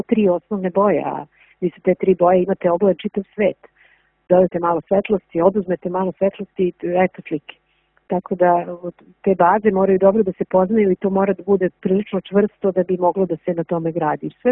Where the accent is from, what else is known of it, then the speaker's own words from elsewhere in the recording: Montenegro; mi smo iz Crne Gore